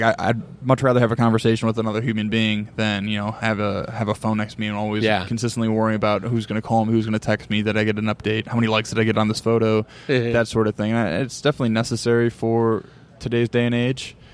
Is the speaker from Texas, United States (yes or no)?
no; Alabama, United States; now in Pacific Northwest, United States; I grew up in Alabama, right?